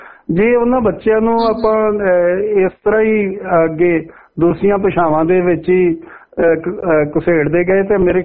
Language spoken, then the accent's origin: Punjabi; Amritsar, Punjab, India; ਮੈਂ ਅੰਮ੍ਰਿਤਸਰ ਨੂੰ ਬਿਲੋਂਗ ਕਰਦਾ। ਗੁਰੂ ਨਾਨਕ ਦੇਵ ਯੂਨੀਵਰਸਿਟੀ ਸਾਡੇ ਸ਼ਹਿਰ ਵਿਚ ਹੈ